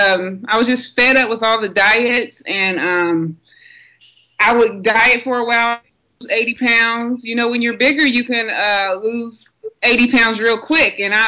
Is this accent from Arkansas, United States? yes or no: yes; Conway, Arkansas, United States; Arkansas. A place called Conway, Arkansas. It's right outside of Little Rock, and I grew up there.